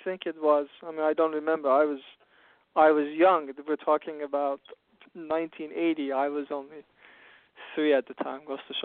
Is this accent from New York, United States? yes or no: yes; Queens, New York, United States; Born and raised in Queens, Persian Jewish family.